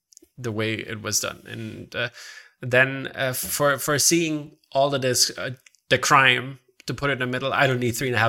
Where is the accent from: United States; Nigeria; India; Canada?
India; I'm Indian cinema trained, so there's a lot of 3-hour movies.